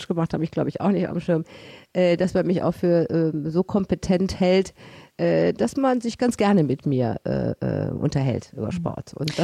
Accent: Mönchengladbach, North Rhine-Westphalia, Germany; Ich bin nun mal in Mönchengladbach geboren und zwar groß geworden, direkt am alten Bückelberg-Stadion.

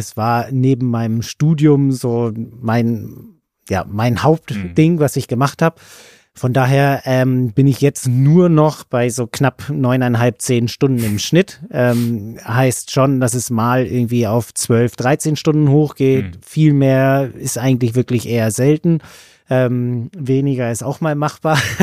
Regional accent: Berlin, Germany; Ich komme aus Berlin

